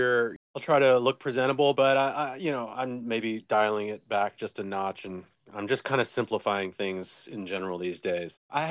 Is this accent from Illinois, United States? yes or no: yes; Western Springs, Illinois, United States; also born or lived in Wheaton; I grew up in Western Springs, LaGrange area, and then moved out to Wheaton.